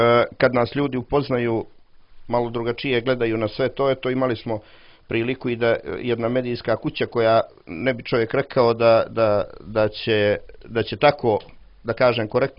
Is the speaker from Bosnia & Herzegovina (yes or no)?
no; Montenegro; Nismo mi u Crnoj Gori nikakvi Rusi ili ne znam ni ja šta, mi smo Srbi, Crnogorci